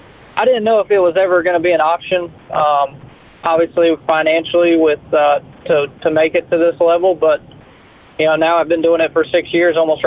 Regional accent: Davenport, Iowa, United States; My dad and I grew up fishing, actually, the Mississippi River. So I was born in Davenport, Iowa.

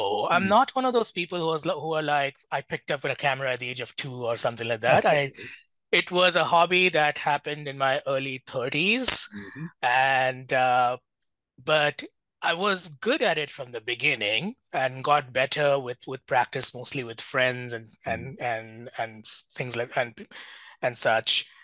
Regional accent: Mumbai, Maharashtra, India; I grew up in Mumbai, which was Bombay then.

